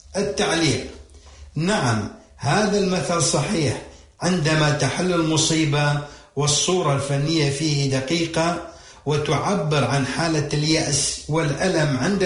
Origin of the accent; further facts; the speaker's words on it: Iraq; accent: Iraqi; كما نقول بلهجتنا العراقية